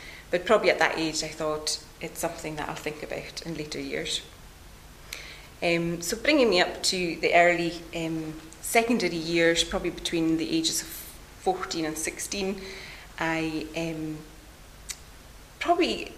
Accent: Harris, Scotland, United Kingdom; I am a district nurse in Harris here, and I am originally from Harris, born and brought up here in a very happy home with my two sisters and my parents, and we were what I would say a church-going family.

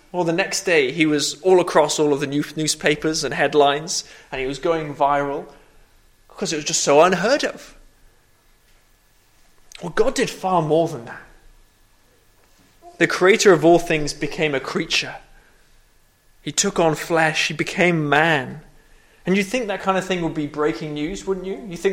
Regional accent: Nepal; I was growing up in Nepal

